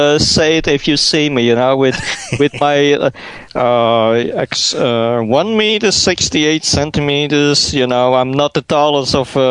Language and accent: English; Flanders, Belgium; And as I'm from Belgium, which is, and I'm in the northern part of Belgium, so the Flemish part